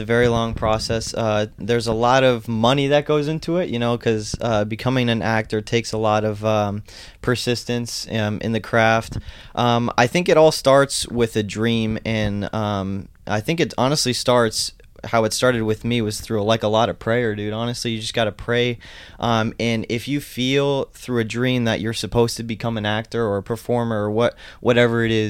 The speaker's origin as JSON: {"language": "English", "town": "Naples", "region": "Florida", "country": "United States", "tie": "born or raised there", "said": "Well, born and raised here in Naples, Florida."}